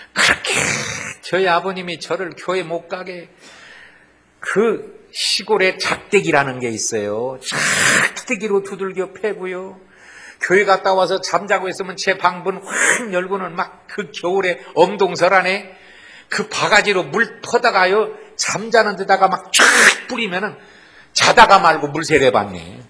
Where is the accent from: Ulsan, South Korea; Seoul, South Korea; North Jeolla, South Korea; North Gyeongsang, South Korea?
North Jeolla, South Korea; 여러분은 잘 모르지만요 제가 전라북도에서 왔거든요. 대한민국 전라북도.